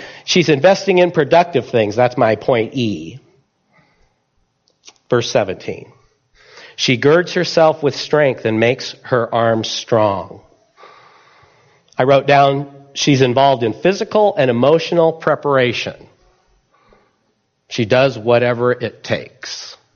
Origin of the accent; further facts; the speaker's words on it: Mount Angel, Oregon, United States; I had too much of that growing up in Catholicism, going to the cathedrals. I'm from Mount Angel, Oregon.